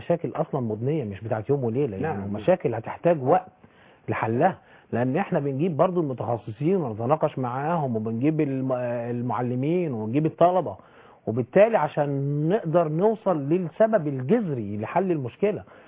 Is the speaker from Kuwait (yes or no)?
no; Egypt; لان احنا للاسف اهملنا اللغه العربيه عندنا في مصر